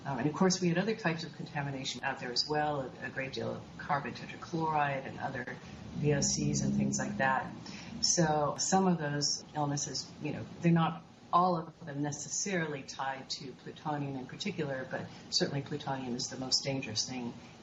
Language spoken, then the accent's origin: English; Colorado, United States; in my neighborhood where I grew up near Rocky Flats